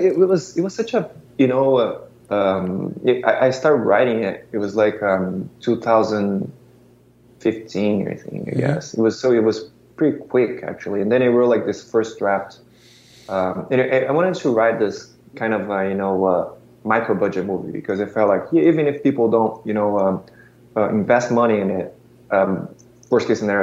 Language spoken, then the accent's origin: English; Brazil; moved away as an adult; now in United States; Yeah, I was born and raised in Brazil, and then I started working in advertising, like straight out of college